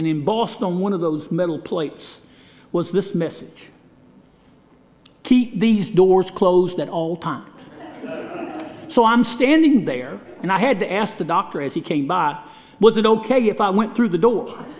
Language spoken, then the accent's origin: English; Washington, Georgia, United States; I kind of felt sorry for the people from Lincolnton because they were born in Lincolnton and not Washington or Tignall or Rail or Sharon. But I was born in Washington, so I came to Mercer sight unseen.